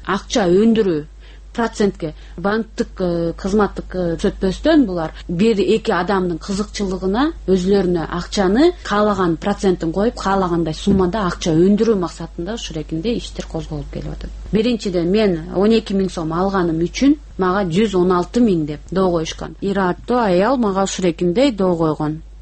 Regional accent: Naryn Region, Kyrgyzstan; born there; Атбашы районунун Талдыс айыл өкмөтүнө караштуу 1-майылында туулганмын.

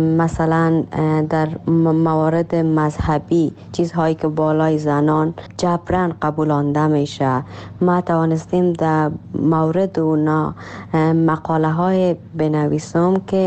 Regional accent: Afghanistan; born there; درست است در کشوری که ما تولد شدیم افغانستان است،

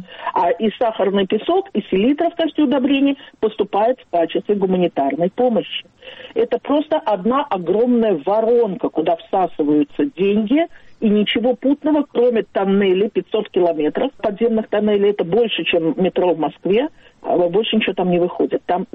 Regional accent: Baku, Azerbaijan; now in Israel; Я из Баку, да, я из Баку.

